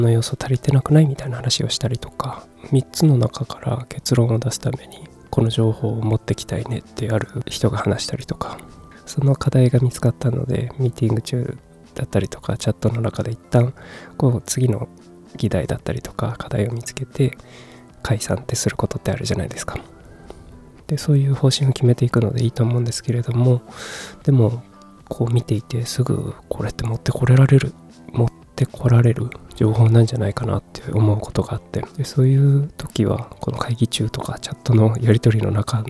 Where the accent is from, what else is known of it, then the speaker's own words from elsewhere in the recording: Kumamoto, Japan; also born or lived in Tokyo; 東京で働いていて、仕事を辞めて地元の熊本に帰ってきた僕ですね、36歳無職の僕がですね